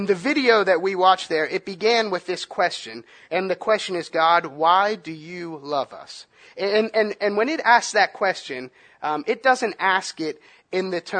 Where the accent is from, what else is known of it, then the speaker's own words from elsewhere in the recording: Pittsburgh, Pennsylvania, United States; Where I grew up in Pittsburgh, we were really close to this place